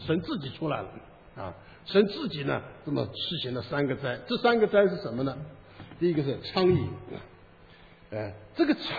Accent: China; 这个埃及人呢跟我们中国人一样的拜这个土地神的

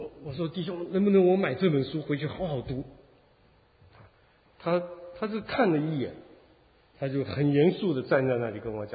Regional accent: China; 我们中国人讲的这个有志难伸呢，是很痛苦的一件事情。

